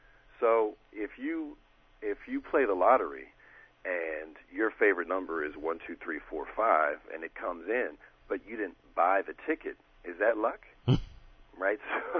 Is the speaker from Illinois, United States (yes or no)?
yes; Chicago, Illinois, United States; So when people find out that I'm from Chicago, for instance, a lot of people joke and say, hey, do you know President Obama?